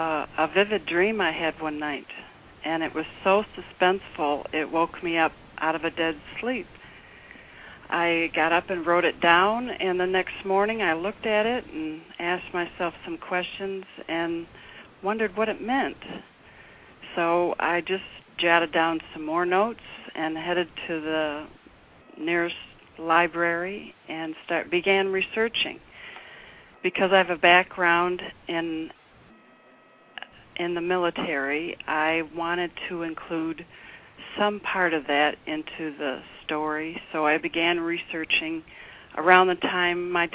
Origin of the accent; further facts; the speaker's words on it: Detroit, Michigan, United States; also born or lived in South; Well, I grew up near Detroit, Michigan, and I was also raised on three Army posts in the South. We returned to Michigan when my father was assigned to Vietnam